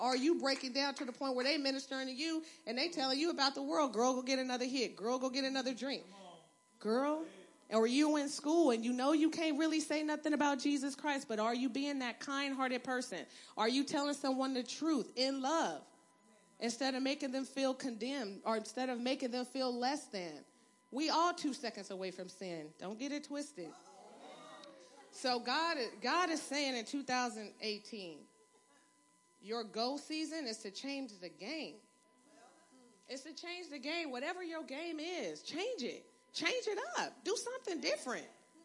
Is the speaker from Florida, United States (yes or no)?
no; Compton, California, United States; I'm from Compton. Y'all don't even know.